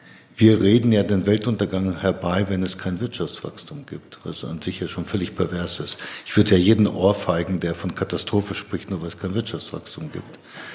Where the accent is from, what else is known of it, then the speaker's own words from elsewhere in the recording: Kenya; Ich war neulich wieder in Kenia, wo ich aufgewachsen bin.